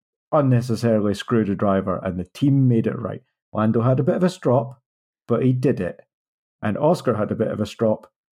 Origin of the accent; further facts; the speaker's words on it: Scotland, United Kingdom; As a Scotsman, I have to say